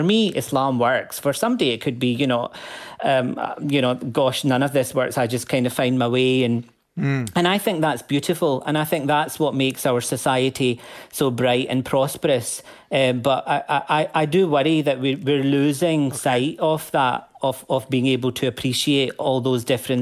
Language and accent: English; Glasgow, Scotland, United Kingdom; it's exactly the same about what I talk about when I talk about being Glaswegian, being Pakistani.